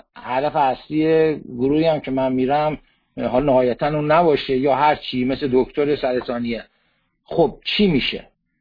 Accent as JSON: {"language": "Persian", "country": "Iran", "said": "ما ایرانی هستیم، اونا امریکایی هن"}